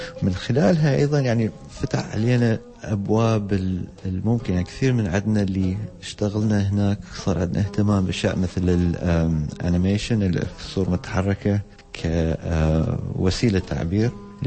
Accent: Iraq; بس الهوية الشخصية يعني كعراقي

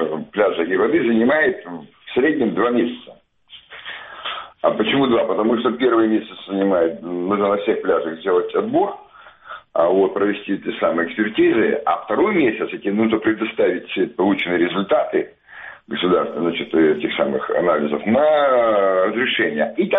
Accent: Feodosia, Crimea, Ukraine; Я вырос в Феодосии на море.

